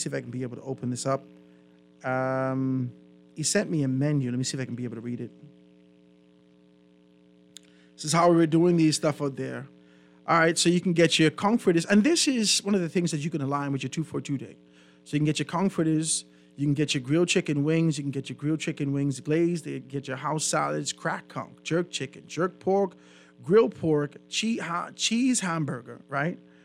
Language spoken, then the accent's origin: English; Eight Mile Rock, Grand Bahama, Bahamas; I'm from Grand Bahama, from 8 Mile Rock, right?